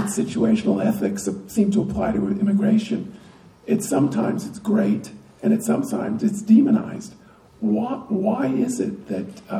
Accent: New York, United States; also born or lived in Florida; I was born in Florida and lived there till I was 8. Thank God my parents got divorced and we moved to New York.

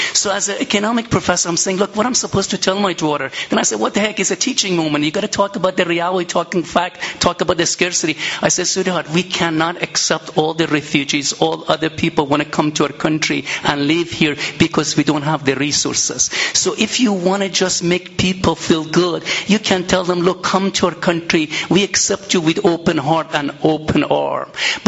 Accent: Iran; English is a second language; when I was growing up in Iran, I didn't have that luxury.

